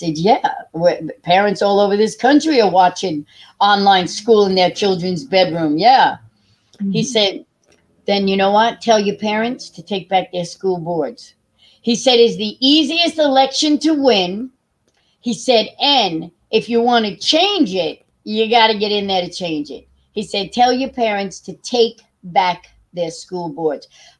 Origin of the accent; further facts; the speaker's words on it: New York, United States; I never thought being a New Yorker, Donna, that I would ever witness what is happening.